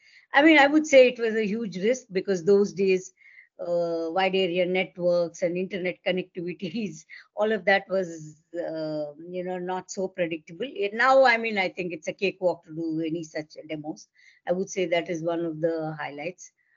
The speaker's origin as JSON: {"language": "English", "region": "Andhra Pradesh", "country": "India", "tie": "born or raised there", "said": "a statewide government to citizen e-governance project in my home state, then Andhra Pradesh, combined Andhra Pradesh."}